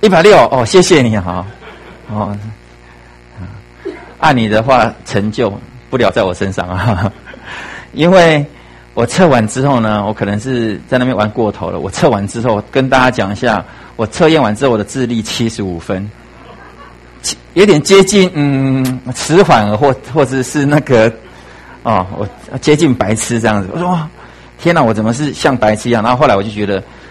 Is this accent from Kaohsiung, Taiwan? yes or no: yes; Kaohsiung, Taiwan; 我是家里的老幺，我们家在高雄，我是南部长大的孩子哦。